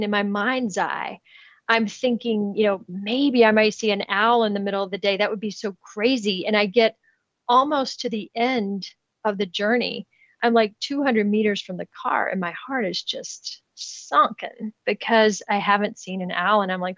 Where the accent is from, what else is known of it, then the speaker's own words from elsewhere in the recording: Kentucky, United States; I'm from Kentucky. We can do all kinds of things.